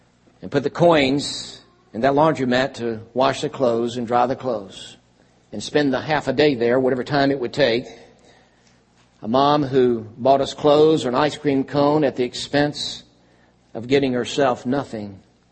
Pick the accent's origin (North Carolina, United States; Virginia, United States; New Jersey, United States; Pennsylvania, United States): Virginia, United States; Lynchburg; I grew up in Lynchburg, Virginia, the youngest of 8 children.